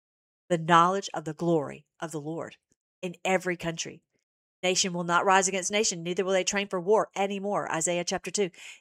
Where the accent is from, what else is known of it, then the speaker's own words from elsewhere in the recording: United States; I was raised in America. I need to be an American. I need to fight for America.